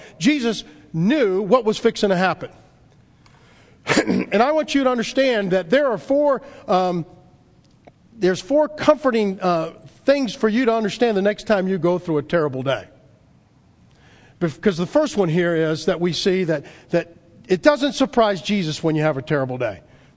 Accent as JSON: {"language": "English", "town": "New Orleans", "region": "Louisiana", "country": "United States", "tie": "born or raised there", "said": "I know Mike and I growing up in New Orleans, we knew when a hurricane was coming because the store was out of batteries and water and plywood."}